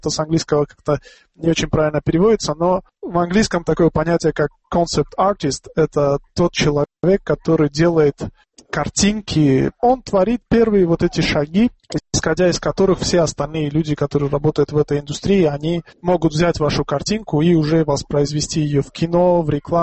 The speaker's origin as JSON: {"language": "Russian", "town": "Dushanbe", "country": "Tajikistan", "tie": "born or raised there", "also_born_or_lived": "Ankara, Turkey", "moved": "as an adult", "said": "Родился я и вырос в Душанбе."}